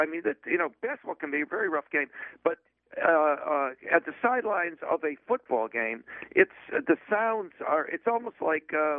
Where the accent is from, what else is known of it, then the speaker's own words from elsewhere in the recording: Chicago, Illinois, United States; now in New York, United States; I'm not saying that just because I was from Chicago, but and a lifetime Cub fan. But although I've been in New York for almost 50 years